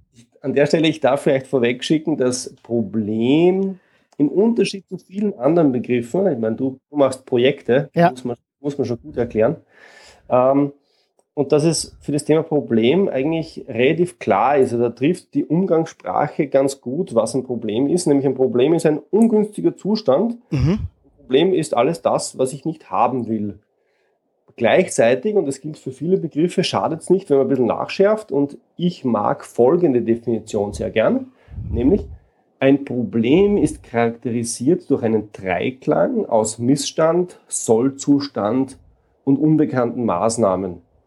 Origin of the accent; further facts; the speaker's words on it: Austria; Ich komme aus Österreich und lebe in Wien.